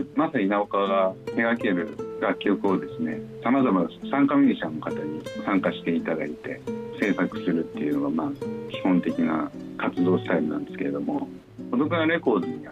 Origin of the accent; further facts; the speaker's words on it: Matsue, Shimane, Japan; moved away as an adult; now in Tokyo, Japan; 出身は島根県松江市なんですけれども、から、まあ、東京を今、上京してもう30年ぐらいになるんですけれども、今東京で音楽活動展開しております。